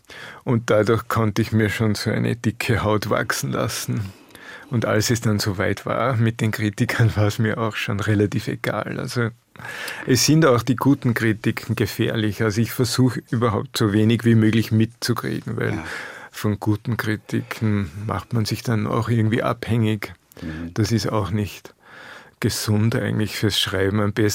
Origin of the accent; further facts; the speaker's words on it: Austria; moved away as an adult; now in Vienna, Austria; Ich bin ja kein Wiener. Ich bin erst mit 30 Jahren nach Wien gezogen. Eigentlich stamme ich aus den Bergen.